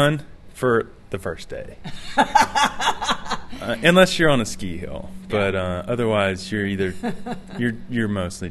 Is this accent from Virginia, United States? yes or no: no; Little Rock, Arkansas, United States; I am from here. Yep. I was born and raised in Little Rock. And then I went to graduate school in Missoula.